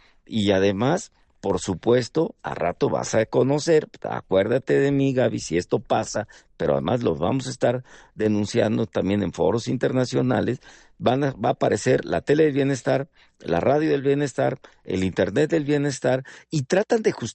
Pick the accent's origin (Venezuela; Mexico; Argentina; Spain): Mexico; Guerrero; como en la montaña de Guerrero, yo soy guerrerense